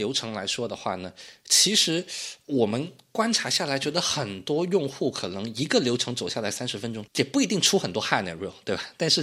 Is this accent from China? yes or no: yes; China; 所以我们中国人真的得注意一点啊，在别人的地盘上